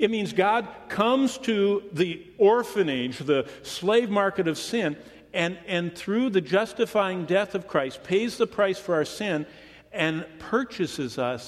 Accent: Michigan, United States; I mean, you know, I was from Michigan.

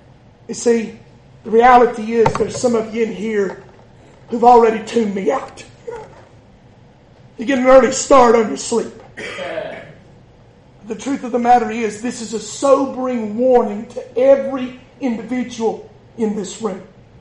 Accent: Georgia, United States; Down at the Catoosa County Jail, Hammond County Jail, my hometown in Dade County Jail.

